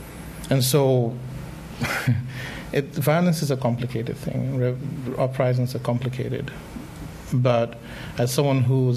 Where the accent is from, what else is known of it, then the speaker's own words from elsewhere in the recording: Nigeria; I grew up in Africa. I grew up in Nigeria.